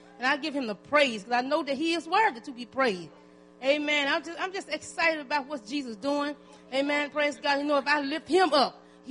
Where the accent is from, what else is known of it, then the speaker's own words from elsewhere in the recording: West Memphis, Arkansas, United States; I come all the way from West Memphis, Arkansas, to be with my daughter.